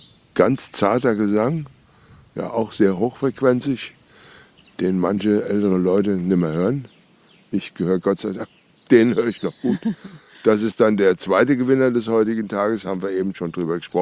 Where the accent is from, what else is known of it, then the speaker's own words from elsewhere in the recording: Nassau, Rhineland-Palatinate, Germany; Ich komme ja aus Nassau, wo ein bisschen mehr Licht ist als jetzt hier